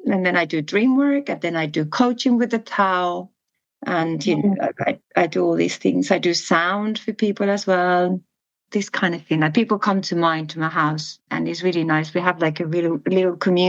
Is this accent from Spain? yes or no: yes; Oviedo, Asturias, Spain; I grew up in a little town called Oviedo in the north of Spain, in a coastal region, a mountainous region called Asturias.